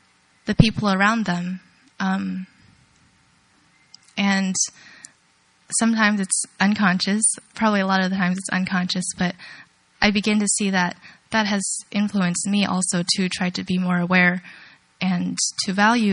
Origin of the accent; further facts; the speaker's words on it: California, United States; I now think about myself in school and growing up in Wanfu Cheng.